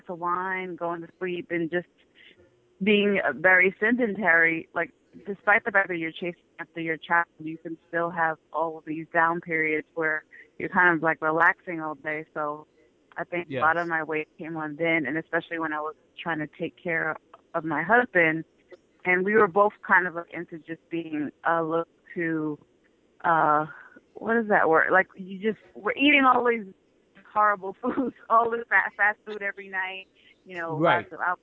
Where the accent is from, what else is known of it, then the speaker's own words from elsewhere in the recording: New York City, New York, United States; I was born in Harlem, grew up in that whole 80s baby, you know, the intense scene in Harlem back in the day.